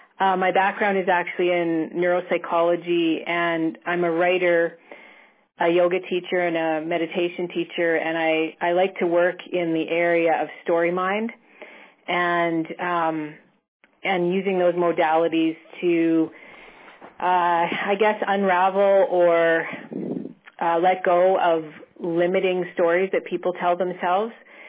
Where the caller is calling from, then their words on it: Edmonton, Alberta, Canada; I'm calling from Edmonton, Canada.